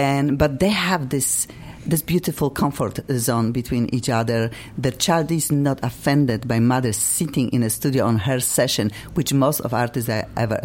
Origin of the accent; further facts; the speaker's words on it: Poland; English is a second language; moved away as an adult; now in United States; when I came from Poland, I was already in the 30s, and in America